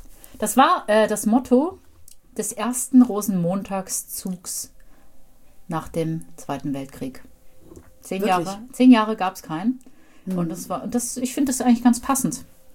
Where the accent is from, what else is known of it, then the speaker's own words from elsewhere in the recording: Switzerland; Ja, ist im Ausland immer meine Ausrede. Ich bin aus der Schweiz.